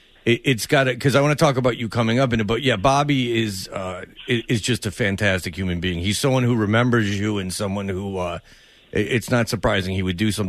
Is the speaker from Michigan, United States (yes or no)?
yes; Farmington Hills, Michigan, United States; I'm from Farmington Hills, my friend, so don't...